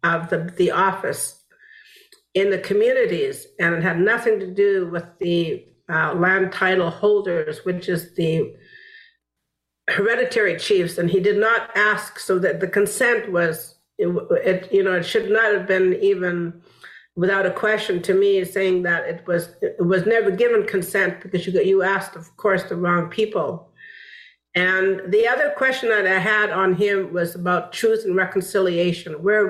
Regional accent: British Columbia, Canada; I'm from the Wet'suwet'en Nation

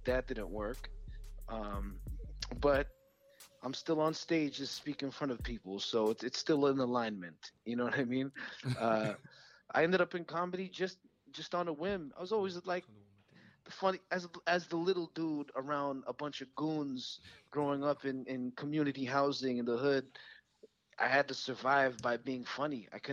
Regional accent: Canada; I'm glad that I grew up here in Canada

